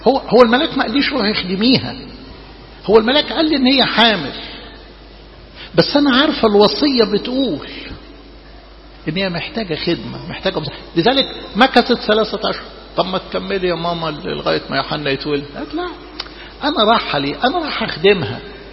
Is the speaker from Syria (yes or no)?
no; Egypt; مش يعني احنا كمصريين وكشرقيين يعني الزيادة العواطف عندنا يعني حلو مش وحش.